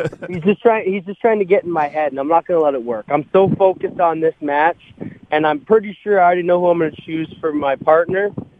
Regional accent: Kelso, Montana, United States; moved away as an adult; also born or lived in Idaho; Yes, I grew up in Kelso, Montana. Until I was about 18 years old.

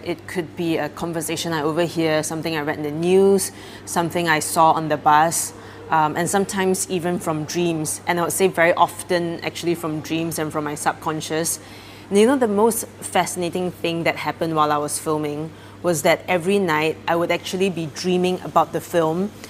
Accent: Singapore; And on the other hand, I think of myself as a Singaporean.

